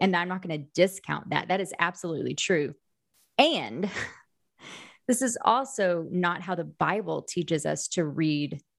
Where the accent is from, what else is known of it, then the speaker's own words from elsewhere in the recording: Oklahoma, United States; I grew up in Oklahoma, right? So like I grew up in Oklahoma, graduated college in Oklahoma, got my master's degree in Oklahoma.